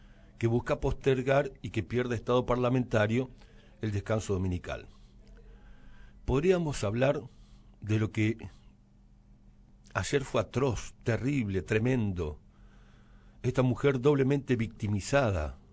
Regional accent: Santa Fe, Argentina; Es cierto, la cumbia llegó al centro de Santa Fe, pero no llegaron sus músicos. Me acuerdo cuando era chico

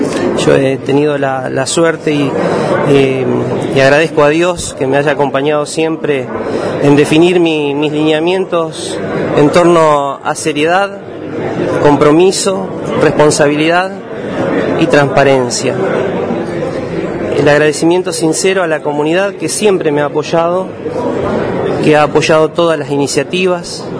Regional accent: Santa Fe, Argentina; Yo soy de Santa Fe, vivo en Santa Fe, amo mi Santa Fe.

